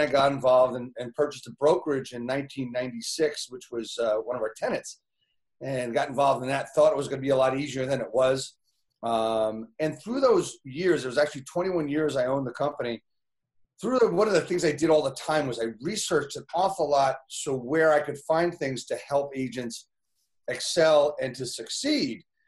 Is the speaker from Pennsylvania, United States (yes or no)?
no; New Jersey, United States; I spent all my life really in New Jersey. Graduated from Rutgers University a number of years ago, and spent all my time really in northern New Jersey